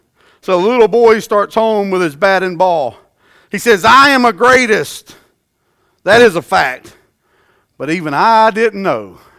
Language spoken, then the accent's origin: English; the South, United States; And having a passion for sports and growing up in the South, I can't help but think about being the greatest without some song lyrics coming to mind.